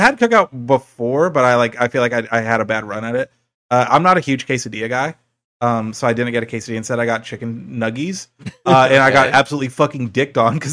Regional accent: Kansas City, Missouri, United States; growing up in Kansas City, I was never a huge fan of barbecue in the first place.

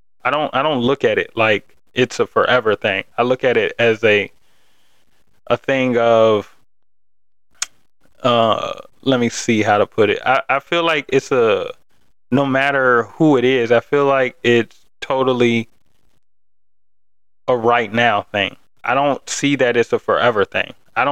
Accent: Isle of Wight, Virginia, United States; also born or lived in Richmond; we moved from Richmond back kind of to where I'm from, Isle of Wight, and we built a house.

